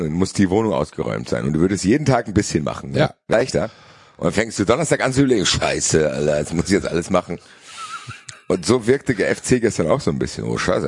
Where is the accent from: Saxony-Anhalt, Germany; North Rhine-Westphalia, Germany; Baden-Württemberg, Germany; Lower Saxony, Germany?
North Rhine-Westphalia, Germany; Cologne; wer mich als Kölner am meisten aufgeregt hätte